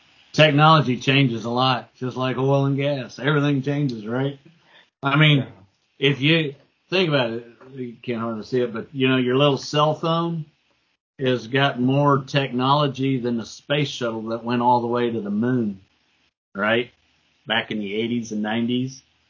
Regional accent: Ohio, United States; also born or lived in Abilene, Texas / Dallas; So I grew up in Ohio, and my dad's from Abilene, Texas. And about, oh, probably not even a year after I graduated high school, I moved to Abilene, Texas, and started working in construction.

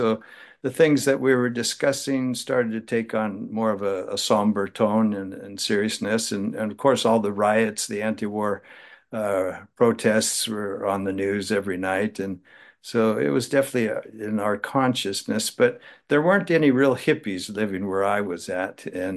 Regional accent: California, United States; Yeah, I was born in 1951, and so I actually lived in a really rural area in the northern part of California

